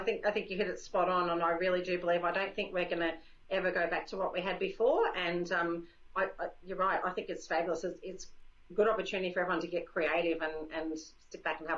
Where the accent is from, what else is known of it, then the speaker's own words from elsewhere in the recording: Melbourne, Victoria, Australia; I haven't done one in Melbourne, my hometown, yet